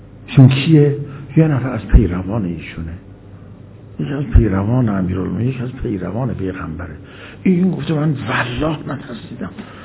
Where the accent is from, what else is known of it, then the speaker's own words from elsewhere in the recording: Iran; ما ایرانی هستیم اول یا عرب؟ اول مسلمانیم، ما اول مسلمانیم.